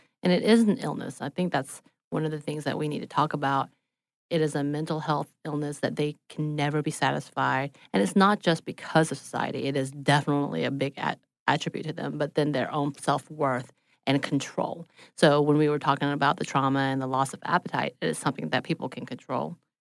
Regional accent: Georgia, United States; I'm like, I'm from LJ, Georgia.

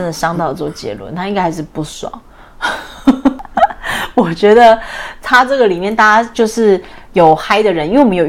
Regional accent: Taiwan; 因为毕竟我们是台湾来的，我们要点台湾人的歌。

